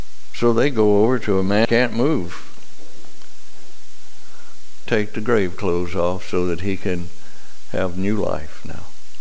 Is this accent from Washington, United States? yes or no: no; Mississippi, United States; I thought, oh, Lord, I wouldn't know it. I'm just from Mississippi.